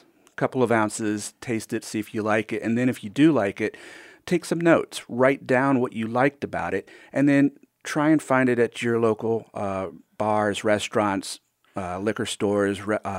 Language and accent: English; St. Louis, Missouri, United States; Well, I grew up in German neighborhoods of St. Louis, literally just a few blocks away from the original Anheuser-Busch Brewery, and in a German family.